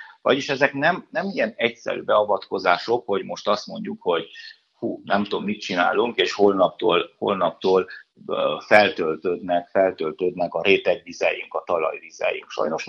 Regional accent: Luduș, Mureș County, Romania; én Marosludason születtem amúgy, és a csíki telek lassan-lassan hasonlítanak a gyerekkori mezőségi telekhez.

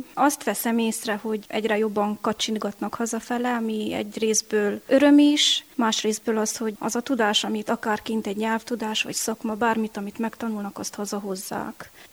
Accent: Csíkcsomortán, Harghita, Romania; Csíkcsomortán itt születtem. Körbevesz a hagyomány, beleszülettem egy nagy családba, öten vagyunk testvérek

